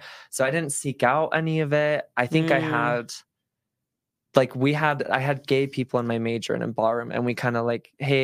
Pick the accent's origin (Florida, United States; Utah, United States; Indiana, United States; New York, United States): Utah, United States; Provo; but growing up in Provo, like that was the first moment where I realized like my privilege